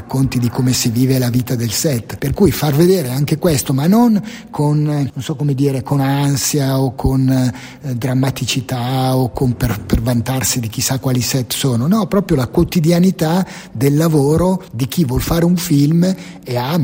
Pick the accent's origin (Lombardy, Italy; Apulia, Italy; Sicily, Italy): Lombardy, Italy; Milan; siamo di Milano, abbiamo sempre fatto il film a Milano